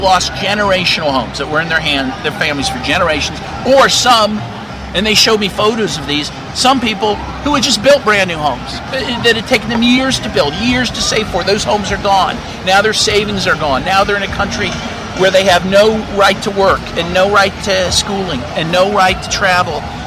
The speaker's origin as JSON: {"language": "English", "country": "United States", "said": "And again, even me as an American, I would need special permission to visit there."}